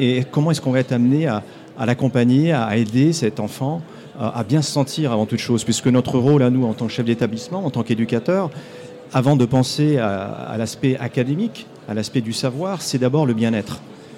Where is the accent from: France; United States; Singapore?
United States; Comme vous savez, je viens des États-Unis, ce n'est pas du one size fits all.